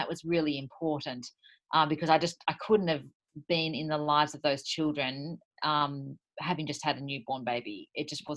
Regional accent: Sydney, New South Wales, Australia; I'm from Sydney

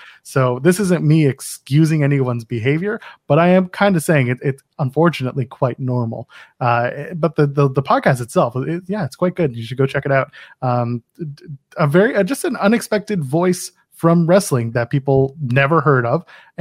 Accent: Canada; I'm a Canadian

